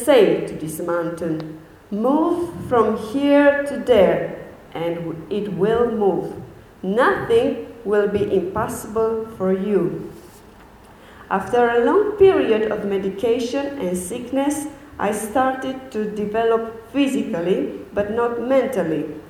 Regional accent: Romania; I'm from Romania. I was born in a Christian family

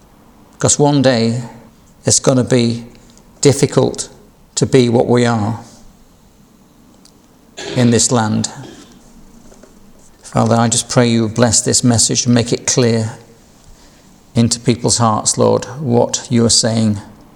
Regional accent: Yorkshire and the Humber, United Kingdom; Like me, I'm a Yorkshire man, my roots are from Yorkshire

